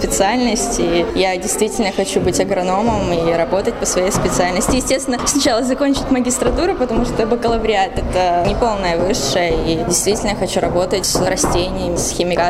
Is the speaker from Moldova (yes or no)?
yes; Transnistria, Moldova; now in Russia; Нет, я не из Великого Новгорода, я из Молдовы.